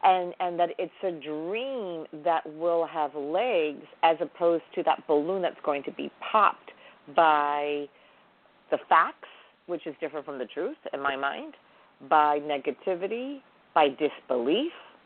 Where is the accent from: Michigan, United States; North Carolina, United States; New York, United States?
New York, United States; We did the camping and all of that because we're from New York, but we used to spend 2 months for many, many summers for a great part of my childhood in Latin America.